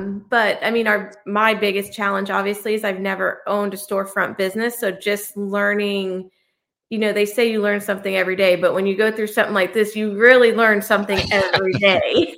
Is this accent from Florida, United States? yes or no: yes; Florida, United States; also born or lived in Connecticut / Port Charlotte / Tampa / Fort Myers; I was born in Connecticut, but we moved to Florida. I was in elementary school. We actually moved to Port Charlotte, then kind of bounced to Tampa and then made our way to Fort Myers.